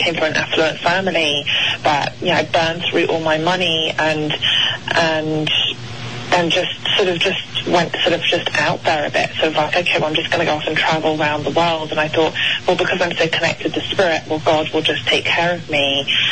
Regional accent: United Kingdom; And I know, being British, it's like, oh, well, why America's Intuition Coach?

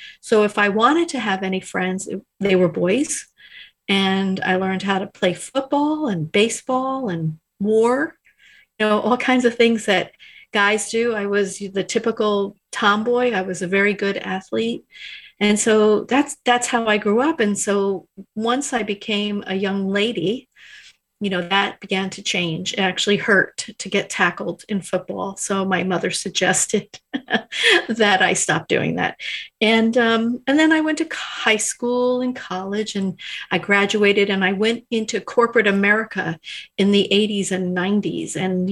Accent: New Jersey, United States; So obviously I grew up in New Jersey as a Jersey girl

